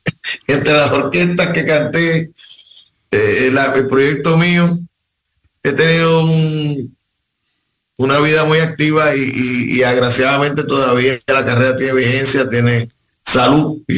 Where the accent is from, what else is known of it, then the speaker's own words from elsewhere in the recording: Puerto Rico; Yo soy un puertorriqueño al 100%. Yo nací, me crié y vivo en Puerto Rico. Y de ahí salgo entonces.